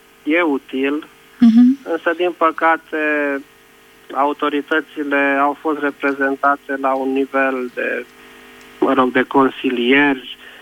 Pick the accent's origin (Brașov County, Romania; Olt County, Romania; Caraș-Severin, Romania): Brașov County, Romania; Brașov; Și la Brașov, de unde sunt eu, s-a început și partea de accesibilizare.